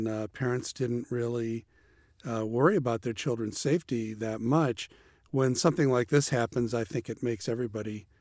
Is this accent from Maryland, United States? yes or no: yes; Timonium, Maryland, United States; I grew up in Timonium, just outside of Baltimore